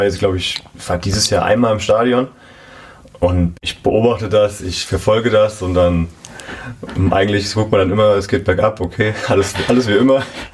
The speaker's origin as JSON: {"language": "German", "town": "Bad Sobernheim", "region": "Rhineland-Palatinate", "country": "Germany", "tie": "born or raised there", "said": "Ja, absolut. Grundschule, Gymnasium, alles in Sobernheim."}